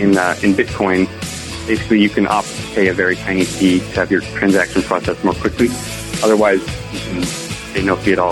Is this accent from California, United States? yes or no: no; Colorado, United States; moved away as an adult; now in Dubai, United Arab Emirates; I'm not originally from Dubai. I'm from Colorado, but I moved to Dubai right after college